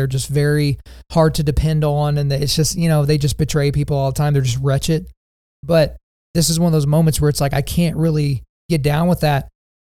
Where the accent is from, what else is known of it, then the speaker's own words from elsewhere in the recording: Lawton, Oklahoma, United States; Lawton, Oklahoma. Only people in Oklahoma will know how ratchet of a suggestion that is. Shout out to my hometown.